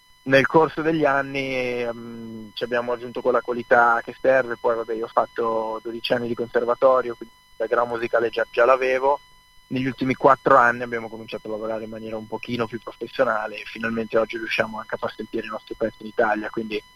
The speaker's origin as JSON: {"language": "Italian", "town": "Lugano", "region": "Ticino", "country": "Switzerland", "said": "noi siamo di Lugano, in Svizzera, adesso sono 9 anni che facciamo musica."}